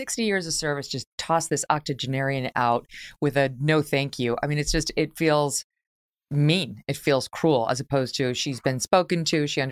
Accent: United Kingdom; born there; I spent time in France. Where are you from? Me. Here, UK. SH, no, but what nationality are you? Me, I'm born here

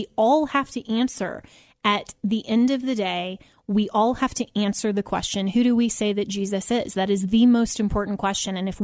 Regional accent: Colorado, United States; I'm from Colorado and I know about the show

